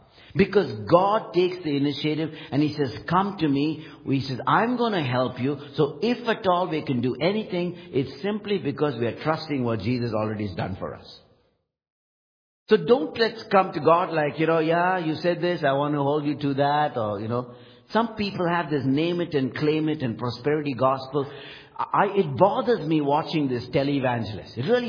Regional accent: India; I'm from India. And I live with Brahmins. I live with Muslims.

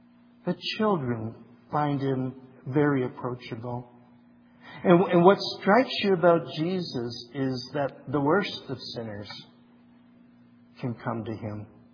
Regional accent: Windsor, Ontario, Canada; and I grew up in Windsor, and he played across the road across the river in Detroit.

